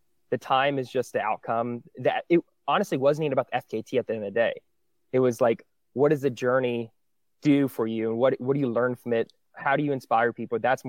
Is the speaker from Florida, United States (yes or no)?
yes; Florida, United States; now in Georgia, United States; now that I live up in Georgia, I felt like growing up in Florida, I never appreciated Florida.